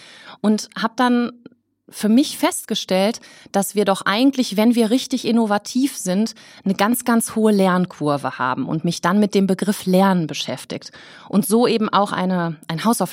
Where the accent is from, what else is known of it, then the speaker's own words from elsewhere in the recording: Mülheim an der Ruhr, North Rhine-Westphalia, Germany; Ich komme aus Mülheim an der Ruhr.